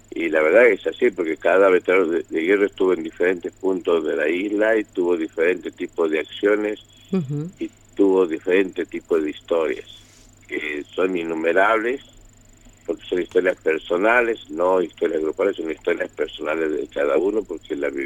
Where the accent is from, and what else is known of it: Argentina